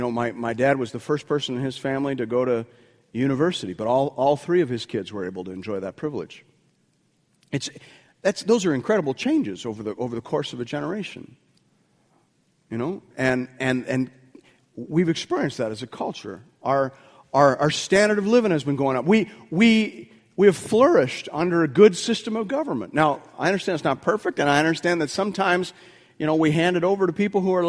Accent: Canada; we're Canadian

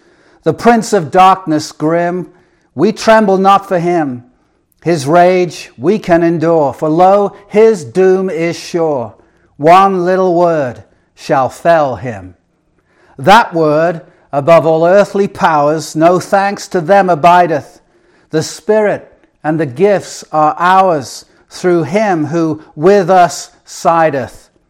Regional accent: England, United Kingdom; accent: English; Always have to emphasize the word guard because it sounds like God, G-O-D, with my English accent, unless I stress the ard, guard.

